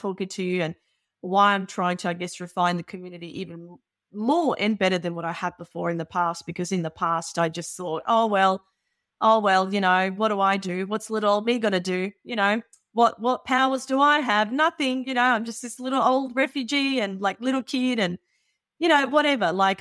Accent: Gold Coast, Queensland, Australia; I said, from the Gold Coast.

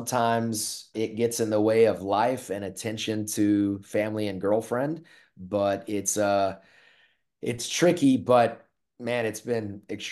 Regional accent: Cedar Hill, Texas, United States; also born or lived in Dallas; Well, that was because I grew up in the Cedar Hill area, was born in Dallas, raised in Cedar Hill, and they had a Grand Prairie Division.

